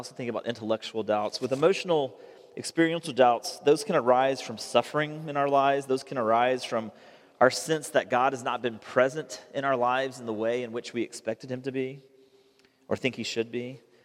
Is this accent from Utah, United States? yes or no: no; Tennessee, United States; I was a huge UT, I grew up in Tennessee, huge UT football fan